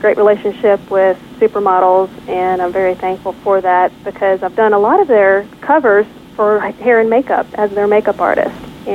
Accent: New Orleans, Louisiana, United States; now in Atlanta, United States; I was born and raised in New Orleans, so we carry a tradition with us, even though we live here in Atlanta.

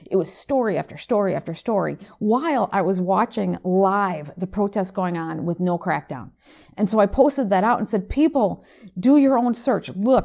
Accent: United States; and of course my home country of the United States.

